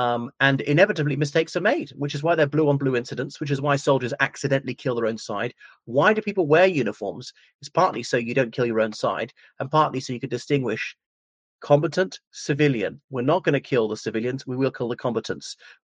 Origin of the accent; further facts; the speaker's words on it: United Kingdom; And just because I'm British, I'm not automatically saying that they're better than the other ones.